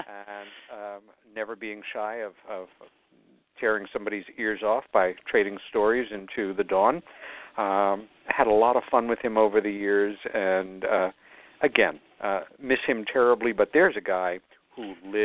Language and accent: English; New York City, New York, United States; back in my hometown of New York City, usually once a month unless I'm on the road.